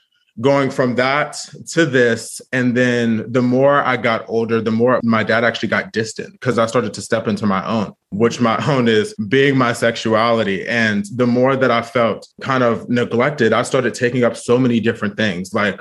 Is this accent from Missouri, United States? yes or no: no; Delaware, United States; also born or lived in Philadelphia; I was born in Philadelphia, PA, was not raised there. I was actually raised in Delaware, but we'll get to that.